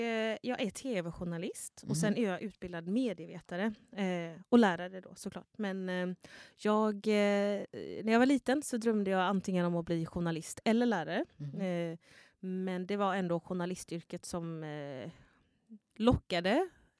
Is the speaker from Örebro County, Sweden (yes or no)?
no; Gothenburg, Västra Götaland County, Sweden; moved away as an adult; now in Stockholm, Sweden; Nej, alltså jag är född och uppvuxen i Göteborg. Mm. Men jag flyttade till Stockholm när jag var 19.